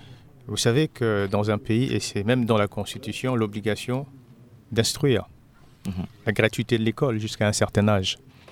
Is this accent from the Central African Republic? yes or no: yes; Central African Republic; Vous savez qu'il est difficile en tant que centrafricain d'assumer un certain nombre de choses.